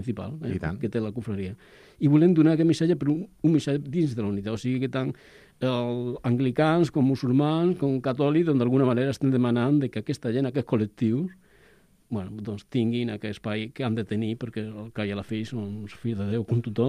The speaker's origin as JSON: {"language": "Catalan", "town": "Badalona", "region": "Catalonia", "country": "Spain", "said": "Sí, soc badaloní."}